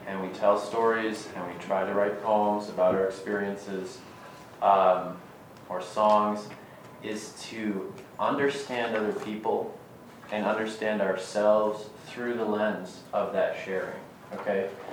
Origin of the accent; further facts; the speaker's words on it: Midwest, United States; I was raised in the Midwest, born in the Midwest, never really spent any time at the ocean growing up.